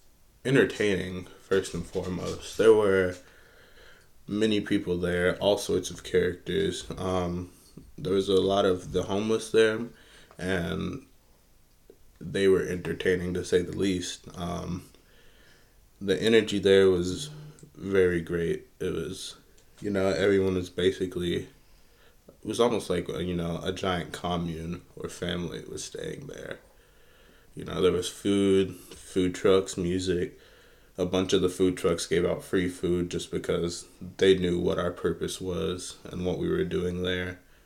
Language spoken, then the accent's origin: English; Hazard, Kentucky, United States; born there; I am 21 years old, and I was born in Hazard, Kentucky.